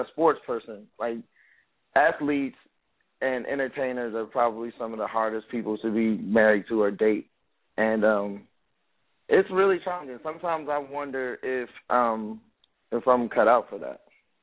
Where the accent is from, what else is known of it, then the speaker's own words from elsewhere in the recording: Gary, Indiana, United States; also born or lived in St. Paul, Minnesota; I'm originally from Gary, Indiana, lived in Minnesota as well, St. Paul